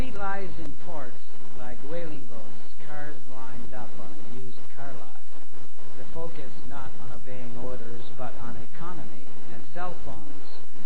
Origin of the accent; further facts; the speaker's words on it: Fredericton, New Brunswick, Canada; So, because I'm from the Maritimes, Fredericton, you know, it's always been a rough place.